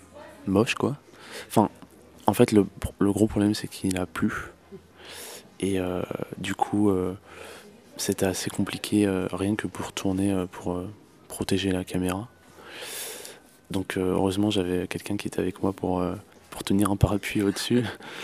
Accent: Nantes, Pays de la Loire, France; je viens de Nantes.

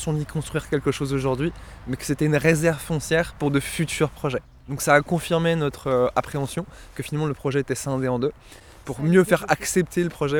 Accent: Rennes, Brittany, France; Moi, je suis rennais depuis toujours, hein, j'ai 42 ans. J'ai vécu quasiment toute ma vie ici, je suis né à Rennes, etc.

